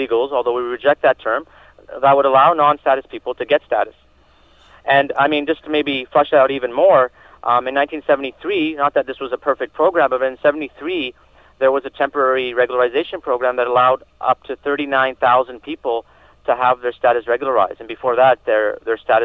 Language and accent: English; Toronto, Ontario, Canada; you know, I'm from Toronto